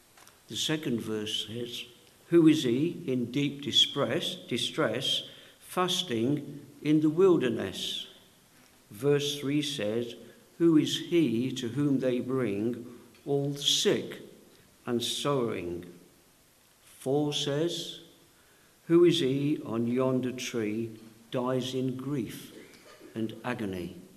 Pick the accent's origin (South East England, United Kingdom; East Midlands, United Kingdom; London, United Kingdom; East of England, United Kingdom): East Midlands, United Kingdom; Well, I came from Derbyshire.